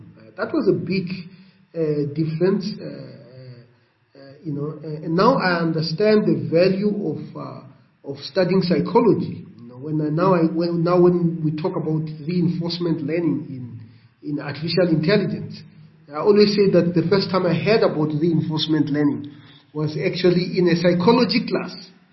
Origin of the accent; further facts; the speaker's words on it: Limpopo, South Africa; if you were growing up in Venda, you know, there was not even in television. Certainly we did not have television in our home.